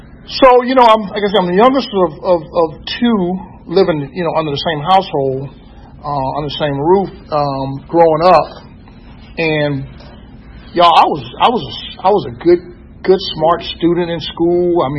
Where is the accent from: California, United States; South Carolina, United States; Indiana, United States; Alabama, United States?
South Carolina, United States; King Street; I'm from South Carolina. I was born in a small town in South Carolina called King Street, South Carolina.